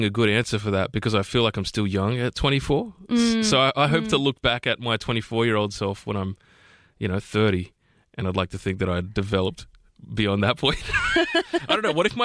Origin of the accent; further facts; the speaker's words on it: Nowra, New South Wales, Australia; So I grew up I grew up in Nowra.